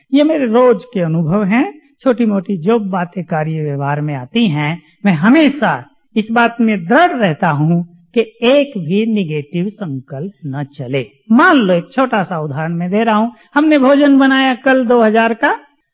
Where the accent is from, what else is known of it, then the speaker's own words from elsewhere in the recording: Muzaffarnagar, Uttar Pradesh, India; वो ऐसा एरिया है जहाँ हमारा नेटिव प्लेस है, मुजफ्फरनगर मेरठ के पास, दिल्ली के बिल्कुल नजदीक, जो बहुत क्रिमिनल है आजकल